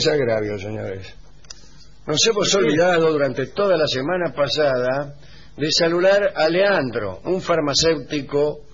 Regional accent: Colombia; Soy colombiano.

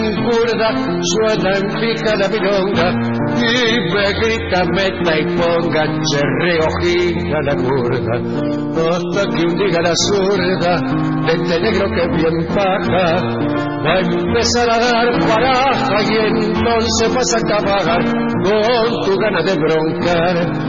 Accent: Colombia; Soy colombiano.

